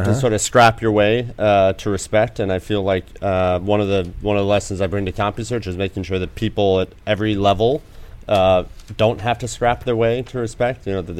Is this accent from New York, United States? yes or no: yes; Ilion, New York, United States; Small town, mill town in upstate New York called Ilion.